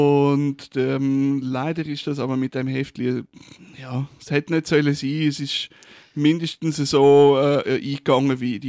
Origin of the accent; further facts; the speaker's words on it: Zurich, Switzerland; ich bin in Zürich aufgewachsen.